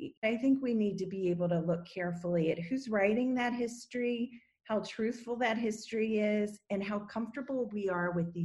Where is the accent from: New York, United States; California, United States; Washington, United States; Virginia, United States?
Virginia, United States; Growing up in the South, I grew up in Virginia and about 3 hours away from Richmond